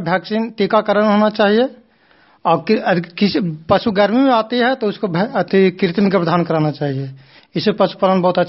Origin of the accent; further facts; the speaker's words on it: Kurari, Bihar, India; ग्राम post Kurari, panchayat खाजुरा, प्रखंड नगरनौसा, जिला नालंदा का निवासी हूँ।